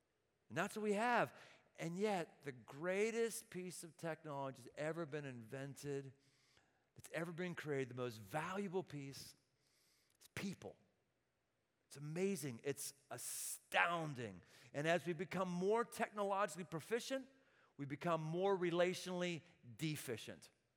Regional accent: Murrysville, Pennsylvania, United States; I grew up on Evergreen Drive in Murraysville up till 6th grade

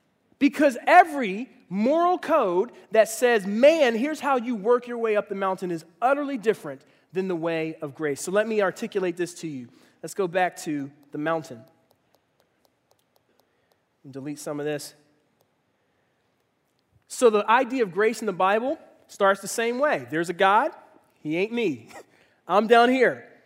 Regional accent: Philadelphia, Pennsylvania, United States; And I grew up in Philly, so I actually am related to people who do have that story.

